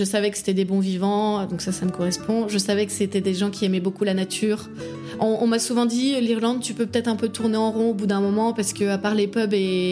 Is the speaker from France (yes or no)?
yes; Paris, Île-de-France, France; now in Ireland; même si je viens de Paris, j'ai pas besoin d'une vie culturelle débordante.